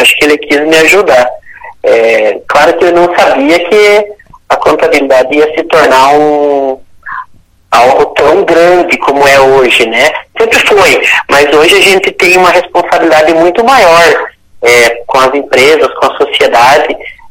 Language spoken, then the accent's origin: Portuguese; Porto União, Santa Catarina, Brazil; eu nasci em Porto União, Santa Catarina, né? Mas fui registrado como nascido em União da Vitória, no Paraná. Então, tenho um laço afetivo muito grande com a cidade, porque nasci aqui